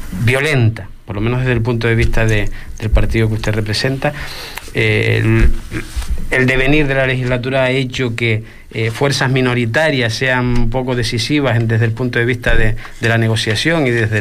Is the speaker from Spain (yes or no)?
yes; Canary Islands, Spain